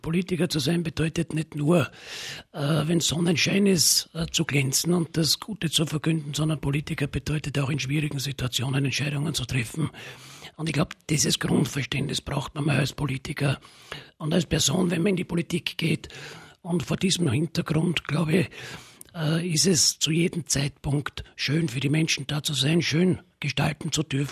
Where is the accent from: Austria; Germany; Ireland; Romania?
Austria; Burgenland; dieser Weg da bei mir im Südburgenland dann immer rauf auf den Hochwechsel